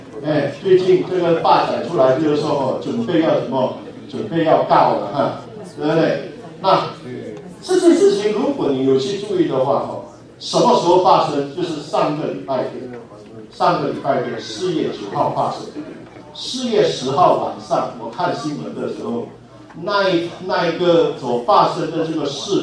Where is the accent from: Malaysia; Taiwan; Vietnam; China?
Malaysia; 因为我是从马来西亚来，马来西亚是回教国家